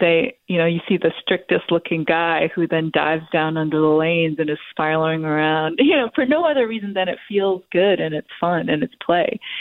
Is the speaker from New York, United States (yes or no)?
yes; New York, United States; in my experience growing up in New York at Jones Beach and at the public community pool where I grew up swimming